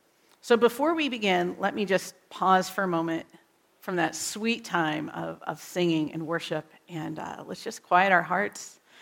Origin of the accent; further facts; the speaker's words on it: United States; I grew up, if you can't tell by my accent, in the United States.